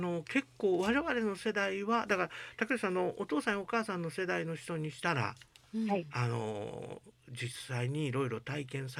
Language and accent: Japanese; Kobe, Hyogo, Japan; 私は神戸でしたから、生まれは昭和22年なんですけどね